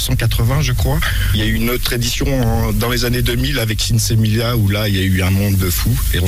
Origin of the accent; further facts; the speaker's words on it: Cerizay, Nouvelle-Aquitaine, France; parce qu'on est d'origine de Cerisay et on veut faire vivre notre commune.